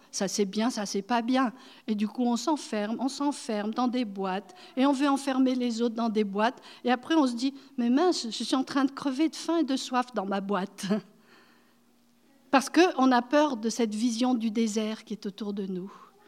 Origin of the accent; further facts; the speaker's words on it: France; Et nous, en tant que Français, ça nous a beaucoup touchés